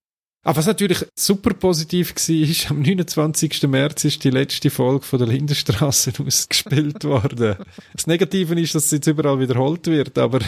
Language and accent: German; Lausanne, Vaud, Switzerland; Wir haben wieder mal Winterolympiade gehabt bei uns in Lausanne.